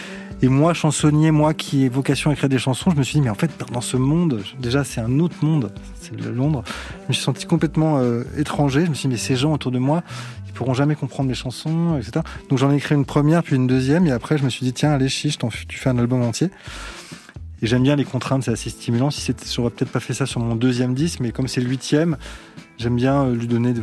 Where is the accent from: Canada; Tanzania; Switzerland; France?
France; intimement je suis français.